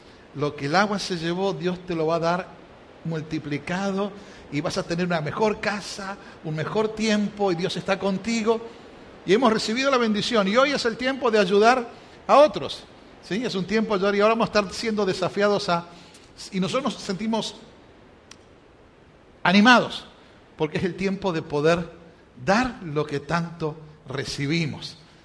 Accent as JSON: {"language": "Spanish", "country": "Argentina", "moved": "yes", "lives_now": "Baton Rouge, United States", "said": "como ya han visto un poquito cómo tengo el tono de voz, vengo desde Argentina, soy argentino, nací hace muchos años en Argentina, y estamos aquí en los Estados Unidos con mi esposa Fanny, sirviendo al Señor hace un poquito más de 4 años aquí en Baton Rouge"}